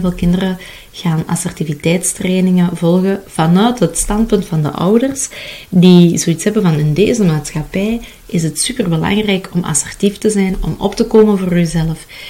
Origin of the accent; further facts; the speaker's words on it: Kempen, Belgium; Ik ben een Belgische, ik ben een Kempense meid. Dat betekent dat ik een hele nuchtere vrouw ben.